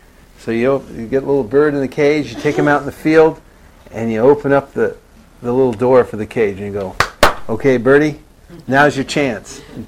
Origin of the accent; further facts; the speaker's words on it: Colorado, United States; I mean, you know, I'm from Colorado. In Colorado, we don't do that kind of thing.